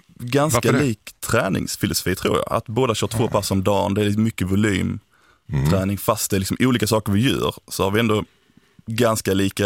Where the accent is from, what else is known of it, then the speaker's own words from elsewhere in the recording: Häglinge, Skåne, Sweden; born there; Nej, men jag är född på landet egentligen, till Häglinge heter väl orten, men Sösdala är närmsta byn. Så det är ute i Göingetrakten, mitten av Skåne kan man säga.